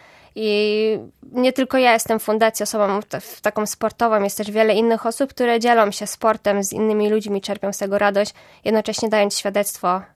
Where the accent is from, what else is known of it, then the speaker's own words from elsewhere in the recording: West Pomeranian Voivodeship, Poland; now in Stargard, Poland; Mam 19 lat, pochodzę z niewielkiej miejscowości okolic Dobry Nowogarskiej. Aktualnie mieszkam w Stargardzie.